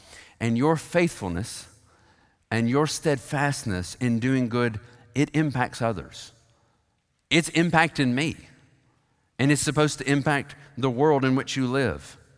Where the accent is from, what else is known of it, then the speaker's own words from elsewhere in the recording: the South, United States; Not simply because we're nice, not simply because we're from the South